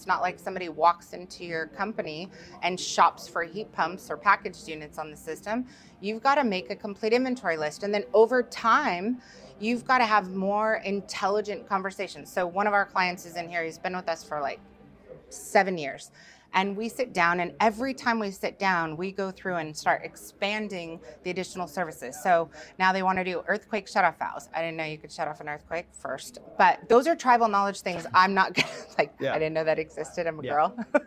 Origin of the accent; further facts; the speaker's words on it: Washington, United States; I'm from Washington.